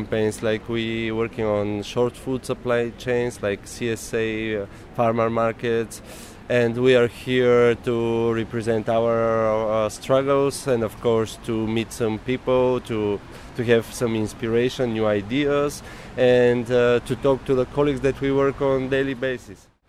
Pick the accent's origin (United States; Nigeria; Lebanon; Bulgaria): Bulgaria; English is a second language; from Bulgaria.